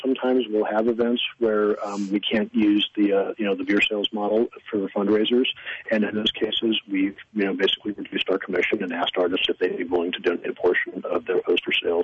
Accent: St. Louis, Missouri, United States; a show in St. Louis, which is my hometown, in May.

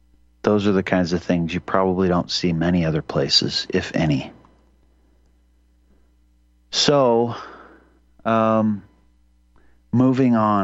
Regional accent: Libby, Montana, United States; born there; I've mentioned that I was born in Libby, Montana.

